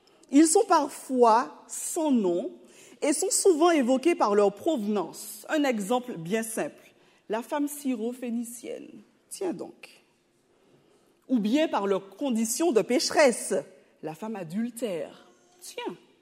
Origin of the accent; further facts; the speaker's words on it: Martinique; moved away as an adult; also born or lived in Haiti; now in France; Alors, effectivement, je viens d'Haïti. J'ai rejoint avec ma mère, mon petit frère, mon père qui était déjà installé en Martinique. J'y ai grandi à partir de l'âge de 3 ans jusqu'à pratiquement 25 ans.